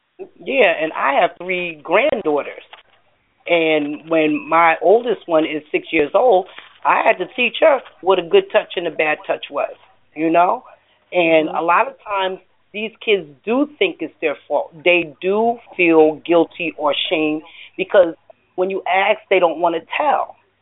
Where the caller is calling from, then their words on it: Pennsylvania, United States; But, yeah, I'm in Pennsylvania.